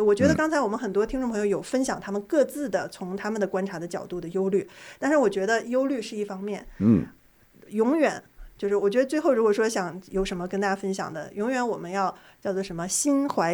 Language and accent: Chinese; China; moved away; 作为从中国大陆移民来的朋友